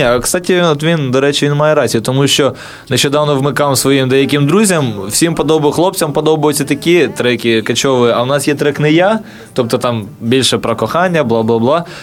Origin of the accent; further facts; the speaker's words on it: Kyiv, Ukraine; Тому що ми оба кияни, ми родилися в Києві.